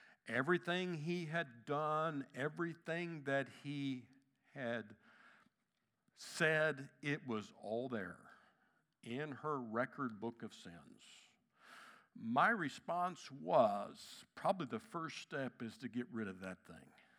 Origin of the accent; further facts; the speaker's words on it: Kansas City, Missouri, United States; I grew up in Kansas City where Russell Stover's headquarters is.